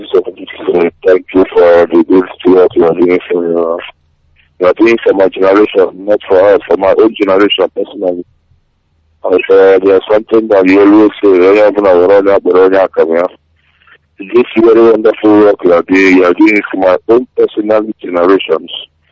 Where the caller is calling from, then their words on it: Indonesia; English is a second language; I'm coming from Indonesia.